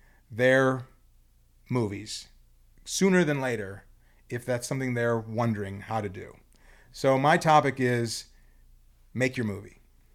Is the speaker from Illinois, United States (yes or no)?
yes; Chicago, Illinois, United States; So I'm from Chicago. And when I was growing